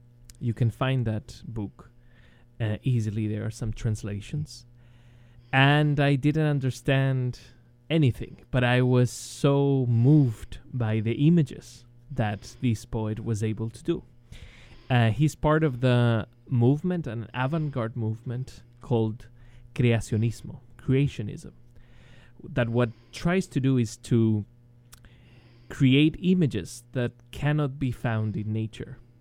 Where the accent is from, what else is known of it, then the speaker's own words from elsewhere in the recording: Santiago, Santiago Metropolitan Region, Chile; I am from Chile. I grew up in Santiago, the capital of Chile. I do remember learning how to read in Spanish with the Silabario.